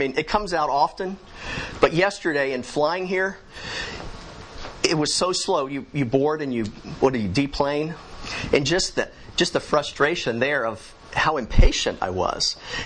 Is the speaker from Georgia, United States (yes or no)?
no; Orlando, Florida, United States; Growing up in Orlando, I was familiar with Disney World.